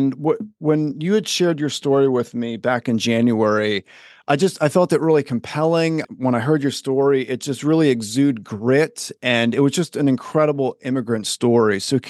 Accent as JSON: {"language": "English", "region": "Maryland", "country": "United States", "tie": "born or raised there", "said": "So I was raised in Harford County, Maryland, and there was a Bel Air High School."}